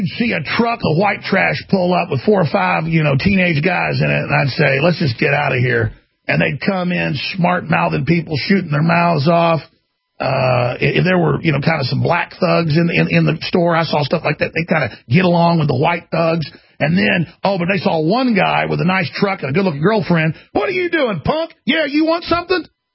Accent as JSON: {"language": "English", "town": "Dallas", "region": "Texas", "country": "United States", "tie": "born or raised there", "said": "I grew up in Dallas around a bunch of trash, okay?"}